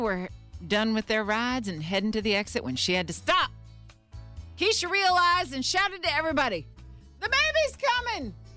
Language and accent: English; Florida, United States; now in Atlanta, United States; What the Florida? My home state is a state that just keeps on giving.